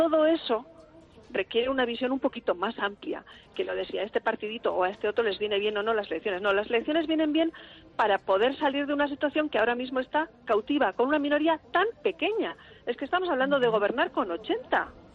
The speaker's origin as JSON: {"language": "Spanish", "country": "Spain"}